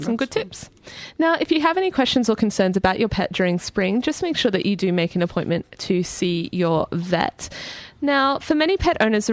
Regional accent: Brisbane, Queensland, Australia; Well, I'm from Brisbane, and I had my first hay fever season last year

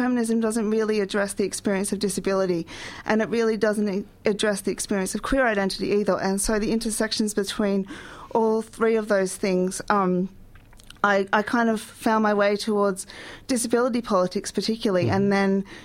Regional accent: Lismore, New South Wales, Australia; now in Melbourne, Australia; I guess I grew up in Lismore, so I was there since I was 14.

